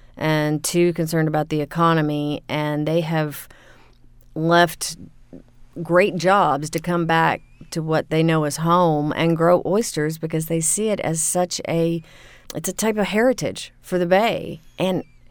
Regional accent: Gulf Coast, United States; I'm an oyster kind of a girl. I come from the Gulf.

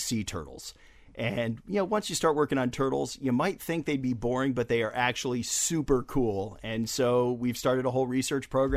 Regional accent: Ohio, United States; coming to the beach in Florida, even though I grew up in Ohio, I always wanted to be a marine biologist.

